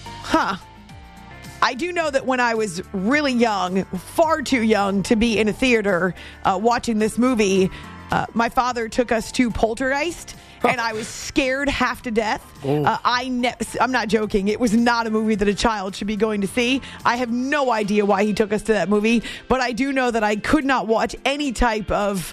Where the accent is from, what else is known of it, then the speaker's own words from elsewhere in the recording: New England, United States; how did that happen when you were growing up in New England? Which I did.